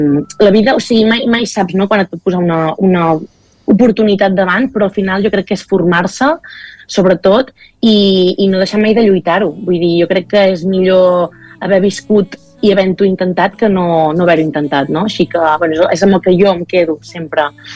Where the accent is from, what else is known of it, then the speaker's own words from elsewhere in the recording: Catalonia, Spain; jo sempre el que he volgut és parlar molt de la Garrotxa de casa meva, no?, i que la gent sàpiga d'on soc i d'on vinc, i donar a conèixer a casa meva.